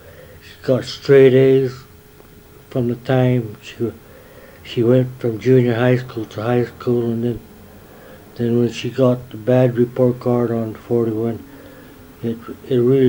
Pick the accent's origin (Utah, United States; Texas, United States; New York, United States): Utah, United States; Salt Lake City; I'm born and raised in Salt Lake, and I always considered myself as a good American